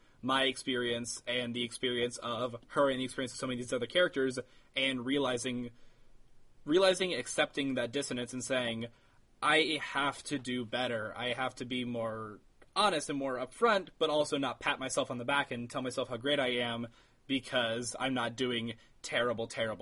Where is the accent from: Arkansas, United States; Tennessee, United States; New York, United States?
Tennessee, United States; I was raised in, I was raised in Tennessee